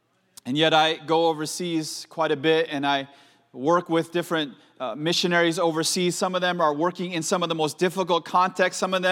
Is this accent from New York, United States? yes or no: no; Oakland, California, United States; You see, I grew up in California, right, as a little kid. I grew up in Oakland